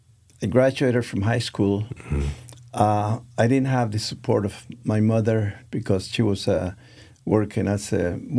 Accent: Nicaragua; since I'm from Nicaragua and they had a dictatorship there, military dictatorship for the last 40 years

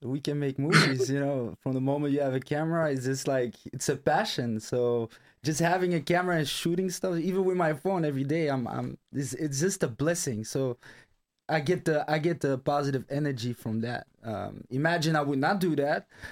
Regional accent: Morocco; I'm Muslim. I know what's happening there. I'm from Morocco.

